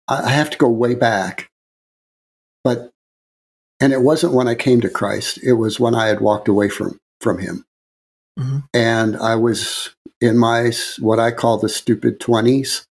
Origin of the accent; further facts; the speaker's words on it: Missouri, United States; I'm driving my little Ford Econoline on the back roads of Missouri, going home to my hometown.